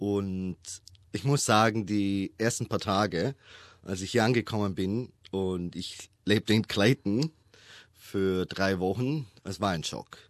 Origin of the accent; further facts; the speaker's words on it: Rankweil, Vorarlberg, Austria; also born or lived in Vienna; Ich komme aus Vorarlberg-Rankweil, in der Nähe von Feldkirch.